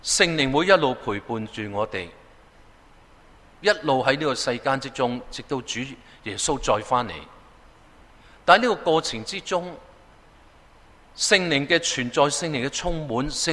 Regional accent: Guangdong, China; 因为广东话圣经大部分我是广东人的，一读入去好知道个意思。

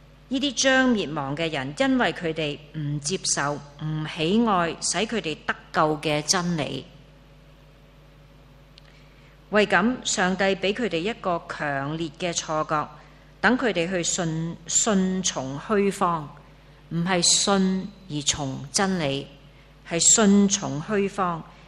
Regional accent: Hong Kong; born there; 我们生在香港真的没有什么迫害可言

